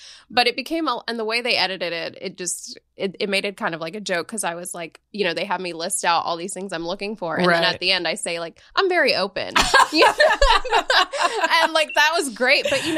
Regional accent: Gujarat, India; You have to like be from the same community as me. So I'm Gujarati Indian.

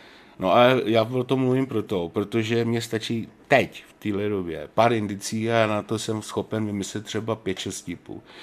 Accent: Smržovka, Liberec Region, Czechia; jsem ze Smržovky.

